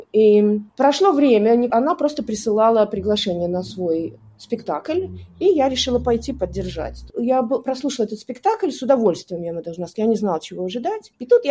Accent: Odesa, Odesa Oblast, Ukraine; moved away; все, кто приехали, да, в 94-93 году, я приехала с Украины. Мы пережили, в общем-то, довольно серьезную травму. И как иммигранты приехали сюда не по своей воле, а по нужде, скажем так, да, невозможно было находиться там, в Одессе

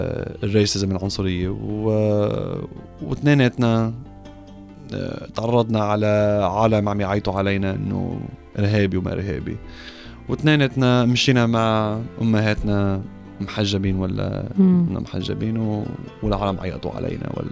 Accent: Lebanon; now in Australia; أنا قلت إنه حس على الباسبورت تبعي أستراليان، أنا ما بقول إنه أنا أسترالي، بقول إنه أنا لبناني وعربي ومسلم.

